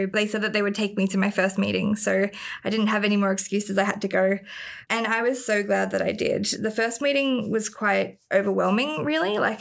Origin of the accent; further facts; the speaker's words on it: New South Wales, Australia; I grew up in the Northern Rivers of New South Wales.